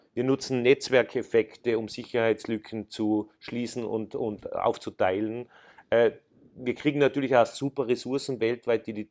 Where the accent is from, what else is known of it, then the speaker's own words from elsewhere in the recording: Austria; ich kann ja als Österreicher ein bisschen provokanter sein als meine Vorgängerin, die ja keine gebürtige Österreicher waren. Ich bin ja da aufgewachsen und ich bin ja Teil, verstehe mich als Teil vom Land.